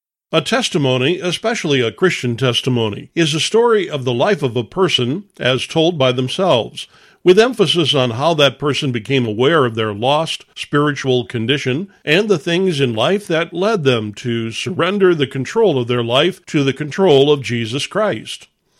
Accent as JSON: {"language": "English", "region": "Midwest", "country": "United States", "tie": "born there", "said": "I was born in the Midwest part of the United States in the 1950s."}